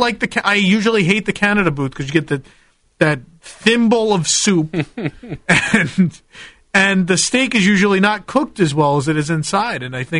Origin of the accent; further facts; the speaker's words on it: Ireland; I want to hate Ireland as an Irish person who hates Irish food.